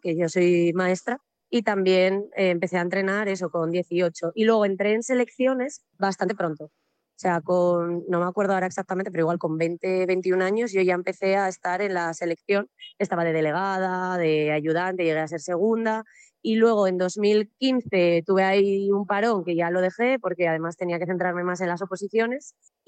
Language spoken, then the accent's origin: Spanish; Mieres, Asturias, Spain; Entonces empecé muy pronto, yo soy de Mieres, entonces empecé jugando allí en Mieres